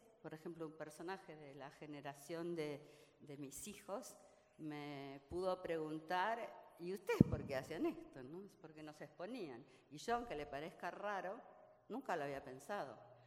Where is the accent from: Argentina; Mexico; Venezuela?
Argentina; also born or lived in Spain; yo vivía en España y escribí una novela, y como soy argentina